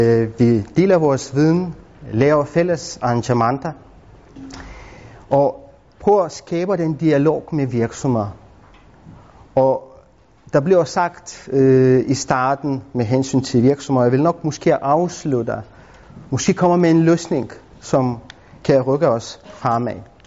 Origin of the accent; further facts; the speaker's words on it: Lithuania; accent: Lithuanian; Danish is a second language; now in Denmark; meget nemt. Jeg kommer selv fra Litauen og snakker perfekt dansk med litauisk accent